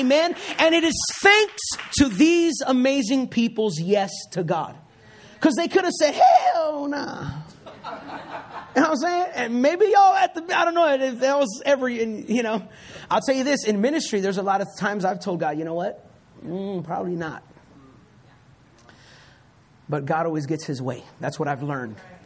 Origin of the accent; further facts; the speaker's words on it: Puerto Rico; I grew up in Puerto Rico, so I may talk a little bit faster than what you might be used